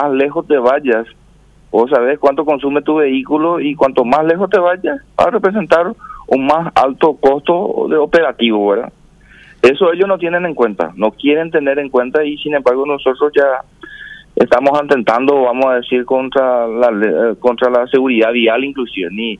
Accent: Paraguay; como paraguayos, como ciudadanos auténticos de este país

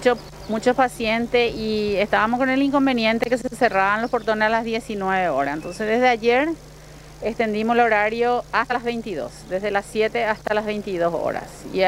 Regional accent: Paraguay; yo como paraguayo

